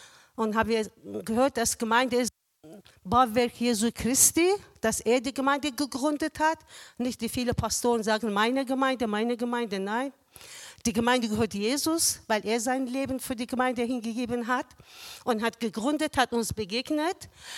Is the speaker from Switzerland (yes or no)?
no; Iran; German is a second language; Ja, ich komme gebürtig aus dem Iran, na, aber nicht mit islamischem Hintergrund, sondern da bin ich auch im christlichen Elternhaus geboren und aufgewachsen.